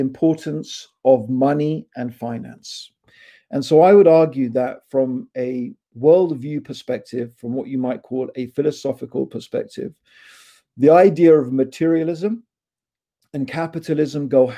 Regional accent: Dar es Salaam, Tanzania; born there; I was born myself in Tanzania, in Dar es Salaam in Tanzania, right? I went to a private school, a place called Ampleforth College.

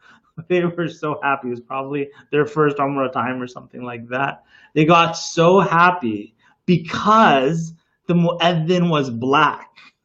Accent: Winnipeg, Manitoba, Canada; I grew up in Winnipeg.

